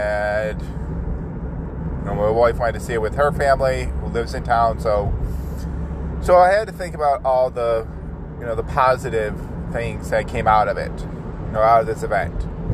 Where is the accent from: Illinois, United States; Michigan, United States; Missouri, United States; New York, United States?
New York, United States; Buffalo; Started in Mexico and went through my hometown of Buffalo, and it was a once in a lifetime opportunity.